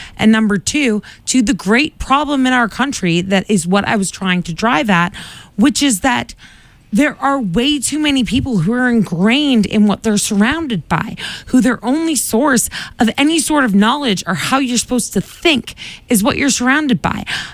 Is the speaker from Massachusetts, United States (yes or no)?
yes; Quincy, Massachusetts, United States; that's a slight at the culture I was surrounded with growing up in Quincy, Massachusetts.